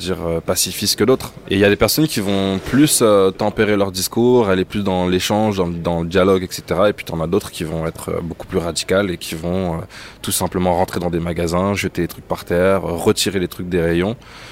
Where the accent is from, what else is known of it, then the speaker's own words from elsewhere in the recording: Martinique, France; Je suis de la Martinique.